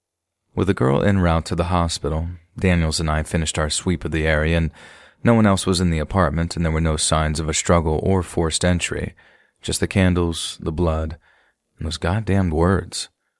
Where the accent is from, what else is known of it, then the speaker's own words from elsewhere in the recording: Liverpool, North West England, United Kingdom; born there; I was born in October of 1959 at the Oxford Street Maternity Hospital in Liverpool, to a Jamaican mum and an English dad.